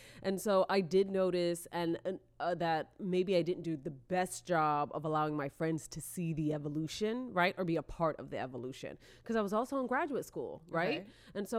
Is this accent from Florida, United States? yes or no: yes; Florida, United States; born there; also born or lived in Oklahoma; I'm a Florida girl.